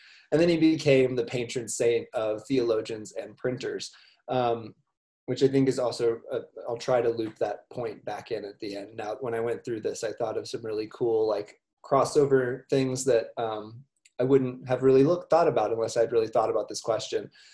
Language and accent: English; Arkansas, United States; born there; so I was born in Arkansas, which is the deeper south of America. I was raised Christian, but Roman Catholic.